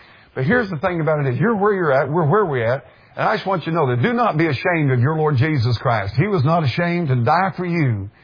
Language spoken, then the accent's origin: English; Norwood, Missouri, United States; I grew up down in South of Norwood, and I'm telling you something, I didn't know there was anything. I thought if you got past Mountain Grove, man alive, you're getting in another state, man.